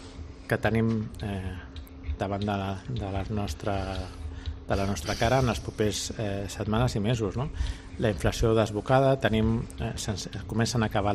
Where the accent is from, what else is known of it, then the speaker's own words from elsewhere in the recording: Catalonia, Spain; jo com a català em dol, perquè jo no sóc separatista